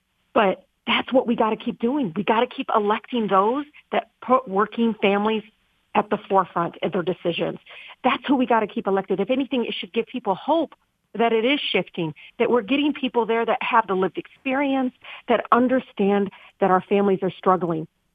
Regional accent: Detroit, Michigan, United States; You know, look, growing up in Detroit, I just know this.

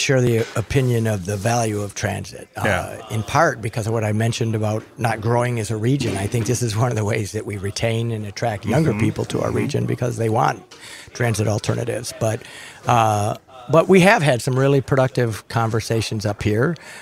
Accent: Michigan, United States; I grew up in Macomb County, so I kind of looked at Oakland County from afar and had my own stereotypes.

